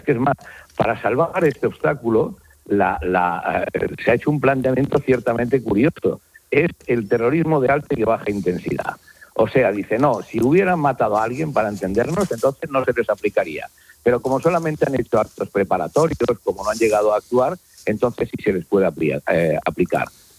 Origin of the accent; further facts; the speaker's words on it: Catalonia, Spain; nosotros somos catalanes, tan catalanes o más